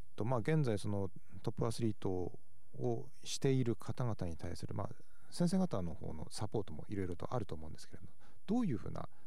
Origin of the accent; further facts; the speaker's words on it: Hirosaki, Aomori, Japan; 私も弘前の人間なんで